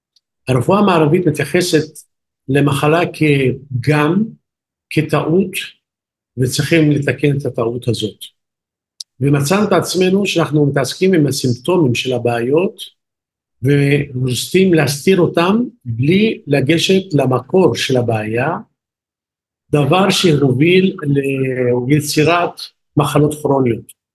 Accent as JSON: {"language": "Hebrew", "town": "Nazareth", "region": "Northern District", "country": "Israel", "tie": "born or raised there", "also_born_or_lived": "Italy", "said": "אני יליד נצרת, נולדתי ב-58, למדתי רפואה באיטליה ועשיתי התמחות בקרדיולוגיה בארץ"}